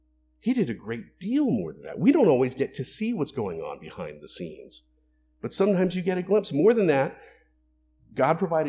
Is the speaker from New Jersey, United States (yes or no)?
no; Florida, United States; Okay, so I grew up in Florida, but I wasn't in a church when I was in Florida.